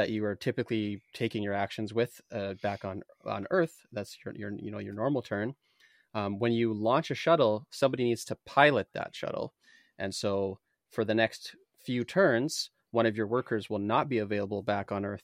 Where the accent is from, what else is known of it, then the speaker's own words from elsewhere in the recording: Winnipeg, Manitoba, Canada; I'm a Canadian. So I'm from Winnipeg in Canada.